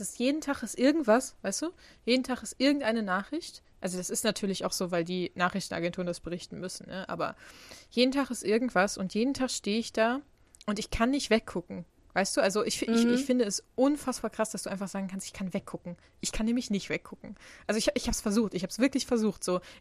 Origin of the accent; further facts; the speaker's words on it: Germany; accent: German; Mein deutscher Akzent kommt durch.